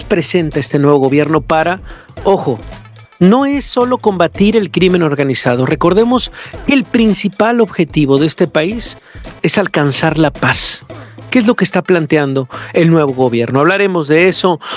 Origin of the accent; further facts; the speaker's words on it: Mexico; dentro de la del nivel de preocupaciones que tenemos como mexicanos